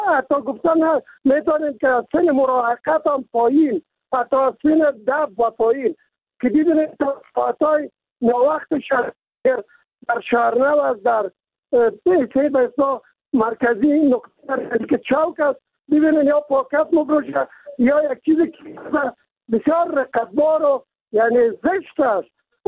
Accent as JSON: {"language": "Persian", "region": "Kabul", "country": "Afghanistan", "said": "من خودم از کابل هستم"}